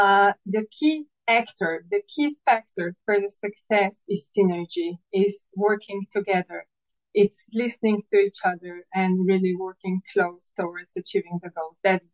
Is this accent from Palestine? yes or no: no; Jesenice, Upper Carniola, Slovenia; English is a second language; I grew up in Jesenice, which is a heavy industry town in Slovenia.